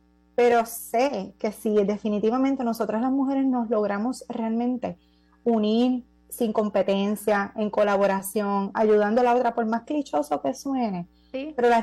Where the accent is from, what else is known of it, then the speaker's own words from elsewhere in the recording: Puerto Rico; aquí como puertorriqueña